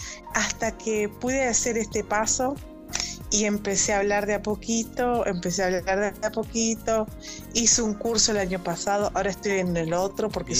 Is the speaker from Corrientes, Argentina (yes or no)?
no; Buenos Aires, Argentina; moved away as an adult; now in Italy; 42 años, estoy casada con Gabriel y tenemos dos hijos, Mateo y Elías. Y hace 2 años nos mudamos a Italia, nosotros somos argentinos de Buenos Aires.